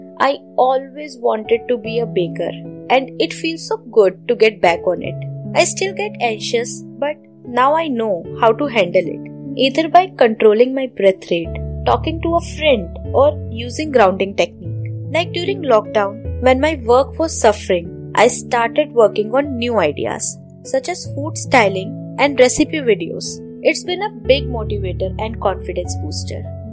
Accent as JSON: {"language": "English", "region": "Delhi", "country": "India", "said": "I am from Delhi"}